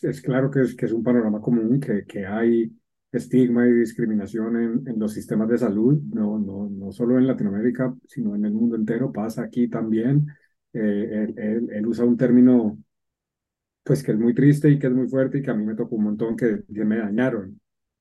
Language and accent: Spanish; Colombia; now in London, United Kingdom; soy colombiano, vivo con VIH desde el 2000, 2008, 2000, algo, hace muchos años. Soy gay y vivo en Londres y trabajo en salud mental.